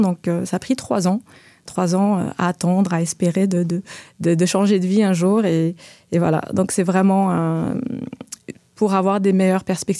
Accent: Algeria; moved away as an adult; now in Canada; moi, je suis au Québec depuis 20 ans cette année. Donc, je suis arrivée au Québec en 2004. Moi, je viens d'Algérie, donc j'ai immigré avec ma famille en 2004.

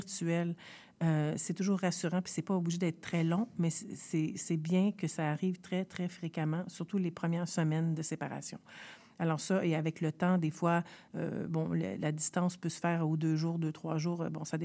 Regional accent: Quebec, Canada; je vais dire la doudou parce que je suis québécoise

